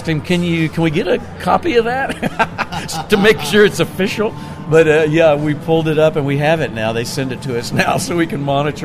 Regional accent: Austin, Texas, United States; I grew up in Texas and pretty, cut my teeth on classic, progressive country. I grew up near Austin, Texas in the 70s

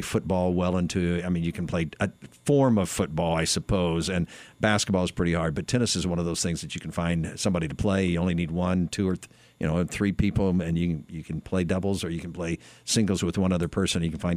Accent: Macon, Georgia, United States; I mean, I grew up in Macon, and people know this

